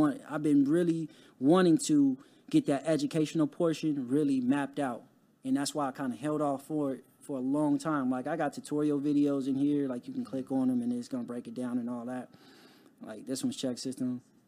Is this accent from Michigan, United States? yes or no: no; Compton, California, United States; Like, just growing up in Compton, it wasn't a lot of resources.